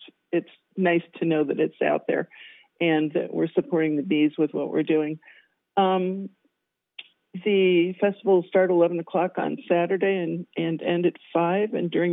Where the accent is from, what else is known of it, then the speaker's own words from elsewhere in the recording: Midwest, United States; now in Oregon, United States; I'm from the Midwest originally, and it's a very different kind.